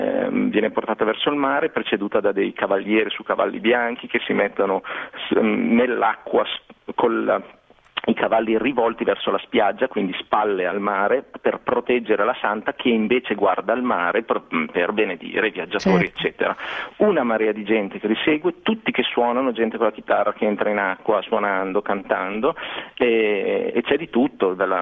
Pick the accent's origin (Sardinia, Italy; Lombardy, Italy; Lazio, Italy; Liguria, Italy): Lombardy, Italy; Bergamo; ho un nonno nato dalle parti di Pavia, una nonna mantovana, un'altra milanese, eccetera. Io ho questo grave problema, sono di Bergamo